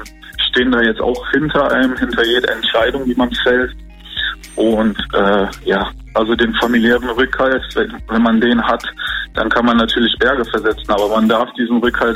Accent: Germany; born there; Ich bin hier in Deutschland geboren, bin auch sehr froh, hier leben zu dürfen.

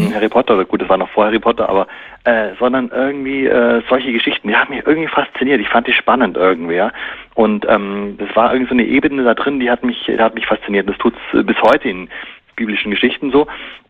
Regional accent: Bavaria, Germany; wo ich aufgewachsen bin und auch natürlich aus dem Allgäu und so, weißt du, da ist natürlich auch viel so mit Schaffen, Handwerk und so weiter, damit bin ich aufgewachsen.

